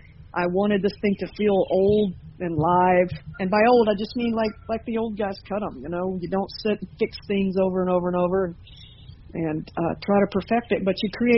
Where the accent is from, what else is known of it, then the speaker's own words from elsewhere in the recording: Kingston Springs, Tennessee, United States; And I'm from Kingston Springs, Tennessee, which is where the Harpeth River